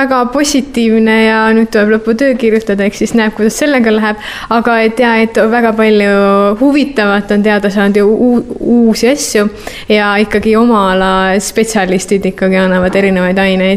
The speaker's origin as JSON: {"language": "Estonian", "town": "Tallinn", "region": "Harju County", "country": "Estonia", "lives_now": "Kuressaare, Estonia", "said": "Mina tulin Tallinnast."}